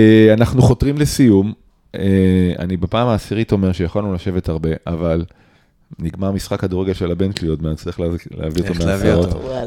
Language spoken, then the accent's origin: Hebrew; Holon, Tel Aviv District, Israel; אני גדלתי ונולדתי בחולון, קומה ראשונה, בלי מעלית. אני גר עכשיו בקיבוץ